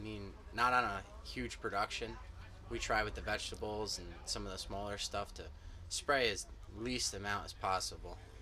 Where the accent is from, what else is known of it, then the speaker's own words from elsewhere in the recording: Milton, New York, United States; Milton, New York.